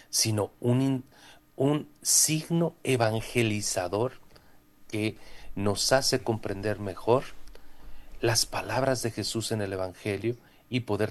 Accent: Mexico; moved away; nosotros como mexicanos sentimos cada vez que estamos lejos de nuestra patria, de nuestra gente, sí, de nuestra cultura, y los que hemos tenido pues la oportunidad o el camino que nos han llevado a vivir lejos de nuestra patria

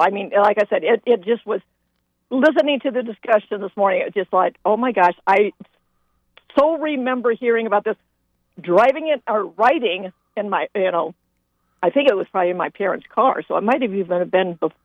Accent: Iowa, United States; and I grew up in Iowa

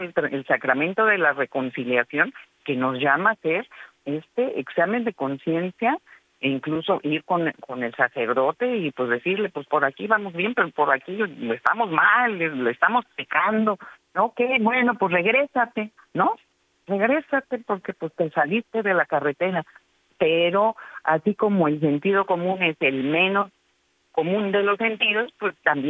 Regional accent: Mexico; también estos valores que hemos, como católicos, como mexicanos, ¿no? Y yo digo mexicanos porque muchas personas, o latinos, tenemos estos valores de familia, de pareja.

